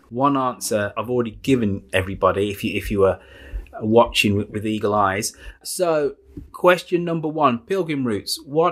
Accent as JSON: {"language": "English", "town": "Birmingham", "region": "West Midlands", "country": "United Kingdom", "tie": "born or raised there", "said": "lovely to see you over there in Smethwick, next to my hometown in Birmingham."}